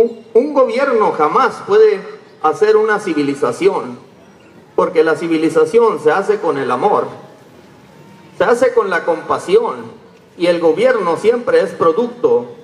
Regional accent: Mexico; Somos muchos los mexicanos

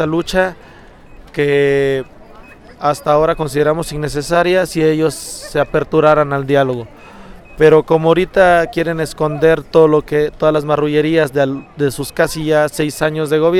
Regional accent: Ixtepec, Oaxaca, Mexico; Así es, yo vengo de la región del Istmo, yo soy de Ixtepec, Oaxaca

